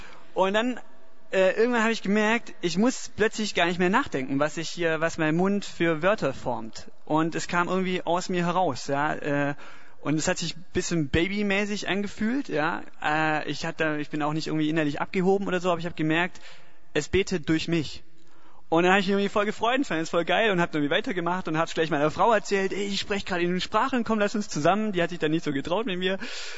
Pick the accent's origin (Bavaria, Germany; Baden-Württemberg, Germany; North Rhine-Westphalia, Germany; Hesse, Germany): Baden-Württemberg, Germany; Ich bin Schwabe